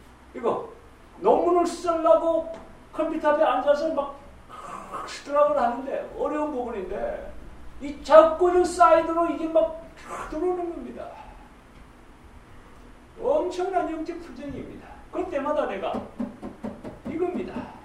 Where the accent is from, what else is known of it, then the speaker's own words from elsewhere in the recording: Gimcheon, North Gyeongsang, South Korea; 김천 가니까 거봉포도가 있더만 우리 고향에.